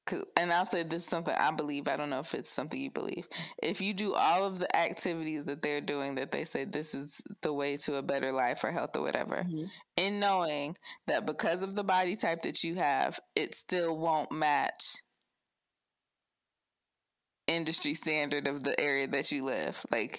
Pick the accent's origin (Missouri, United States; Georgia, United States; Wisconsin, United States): Georgia, United States; Atlanta; I mean, I grew up in Atlanta and I never had the desired body type of those in Atlanta.